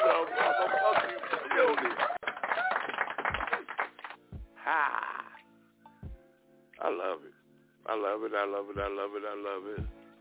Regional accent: Los Angeles, California, United States; I'm from Cali. I'm from L.A., yeah.

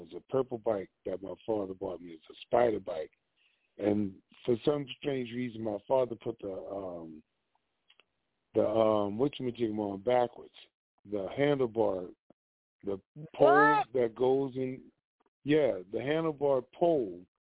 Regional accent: New Orleans, Louisiana, United States; I'm from New Orleans, and it gives people an identify.

